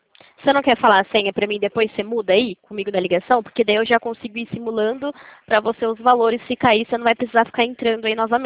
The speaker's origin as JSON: {"language": "Portuguese", "town": "Limeira", "region": "São Paulo", "country": "Brazil", "said": "Eu sou de Limeira, São Paulo."}